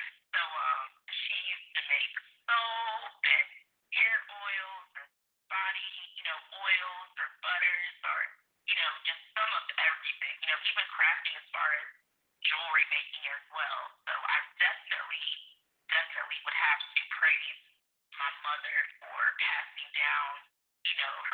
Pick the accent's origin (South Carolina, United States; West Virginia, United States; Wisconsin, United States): South Carolina, United States; Sumter; also born or lived in New Jersey; So, you know, I'm actually born in New Jersey. My mother's from New Jersey. Then, you know, my father was in the military, and he's from the South, so we ended up moving down here to a station at Shaw Air Force Base. So, I grew up in Sumter, South Carolina